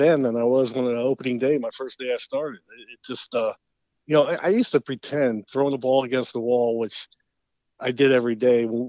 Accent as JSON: {"language": "English", "town": "Cincinnati", "region": "Ohio", "country": "United States", "tie": "born or raised there", "said": "We're talking about growing up in Cincinnati. I used to pretend throwing against the wall."}